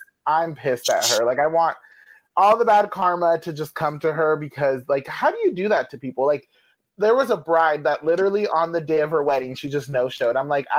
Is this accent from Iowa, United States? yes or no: no; California, United States; Like, I grew up in the Bay, and so, you know, I grew up with, like, the 49ers.